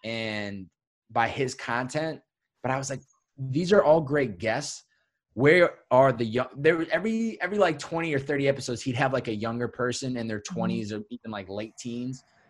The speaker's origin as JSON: {"language": "English", "town": "Chicopee", "region": "Massachusetts", "country": "United States", "said": "I'm originally from Chicopee, Massachusetts. It's Western Mass. It's the Western part of the state. It's about an hour and a half west of Boston."}